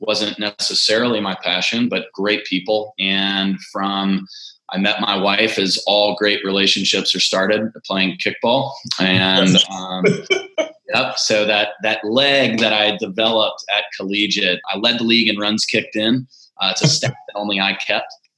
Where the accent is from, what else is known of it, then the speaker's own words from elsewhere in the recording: Richmond, Virginia, United States; So born and raised in Richmond, Virginia. My dad was born in Richmond. My mom was born in a tiny little town called Emporia. And so I have Virginia roots through and through, both kind of city and country.